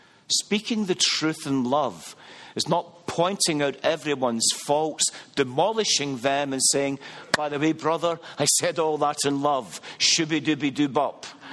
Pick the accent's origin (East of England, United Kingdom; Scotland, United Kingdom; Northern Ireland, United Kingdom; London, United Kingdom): Scotland, United Kingdom; I am a Scotsman